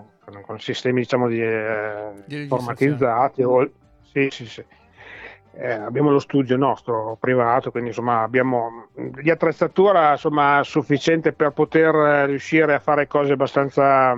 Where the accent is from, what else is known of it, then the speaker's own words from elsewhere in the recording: Parma, Emilia-Romagna, Italy; Io sono di Parma, siamo emiliani noi.